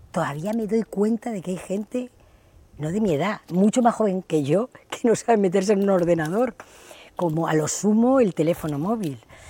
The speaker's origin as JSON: {"language": "Spanish", "town": "Cartagena", "region": "Region of Murcia", "country": "Spain", "said": "Yo soy hija de Murcia, en una cartagenera, y en mi biografía siempre he puesto que soy de raíces fenicias y árabes, porque es lo que ha habido en nuestra tierra."}